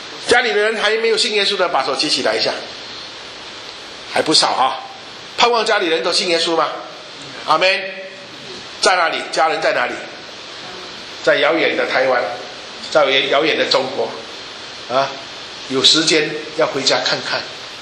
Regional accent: Malaysia; 我是马来西亚人，但是我们马来西亚是很迷信的

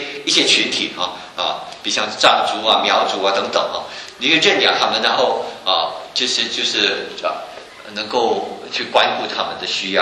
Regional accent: Malaysia; 我们那边有几万名从外地来的这些外劳

